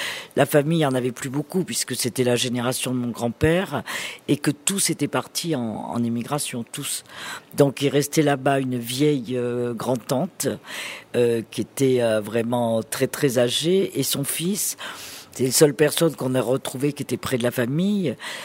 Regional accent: France; on est français quand même, hein, et on pense à tous nos villages à moitié abandonnés en France.

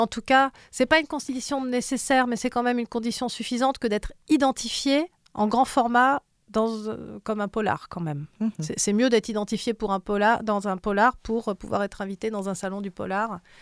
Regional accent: Langogne, Occitanie, France; moi j'ai grandi, tu sais, en Lozère, à Langogne

